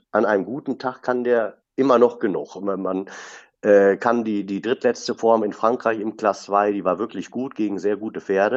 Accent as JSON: {"language": "German", "town": "Dortmund", "region": "North Rhine-Westphalia", "country": "Germany", "tie": "born or raised there", "said": "ich bin in Dortmund letztendlich groß geworden, muss man so sagen."}